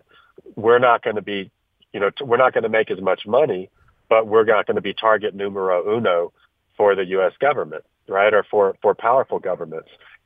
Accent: Texas, United States; So I'm a Texan. You're a Texan.

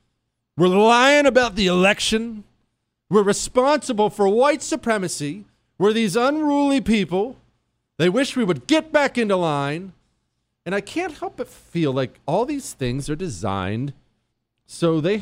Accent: Ohio, United States; When I drive through the Rust Belt, you know, I grew up in Ohio

